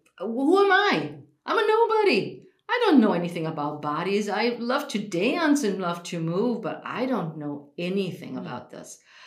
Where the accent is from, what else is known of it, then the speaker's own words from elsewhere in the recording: Germany; now in United States; I grew up in Germany, where it's like meat and potato and lots of gravy, and you finish your plate.